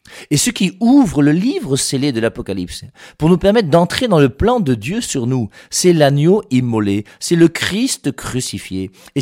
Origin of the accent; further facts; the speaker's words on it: France; moi je suis français d'origine, camerounais de cœur